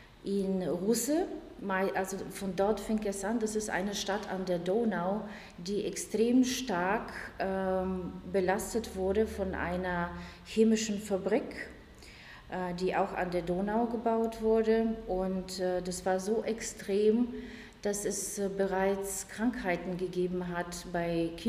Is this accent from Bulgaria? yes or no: yes; Bulgaria; German is a second language; now in Germany; die ich als Kind in Bulgarien